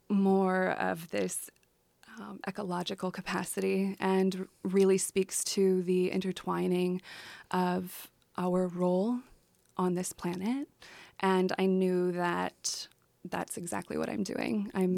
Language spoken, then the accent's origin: English; Grays Harbor, Washington, United States; So I grew up in Grays Harbor, Washington, on the beach.